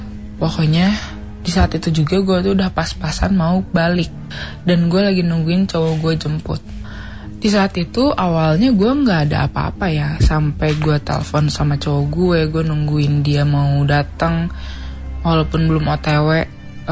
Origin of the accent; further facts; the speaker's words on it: Jakarta, Indonesia; Gue dari Jakarta.